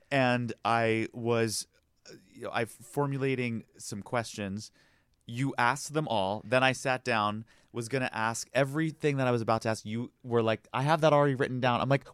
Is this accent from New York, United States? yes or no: yes; New York, United States; I love New York. It's so charged, you know, and it's my hometown.